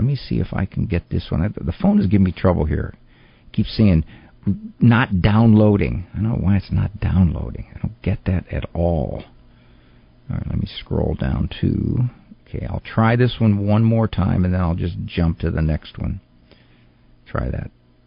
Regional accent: Chicago, Illinois, United States; accent: Chicago; I wish I could disguise my voice, but my Chicago accent is never going away.

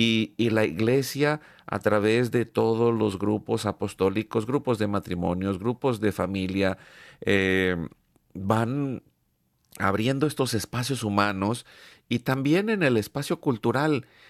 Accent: Mexico; Yo que vengo de México

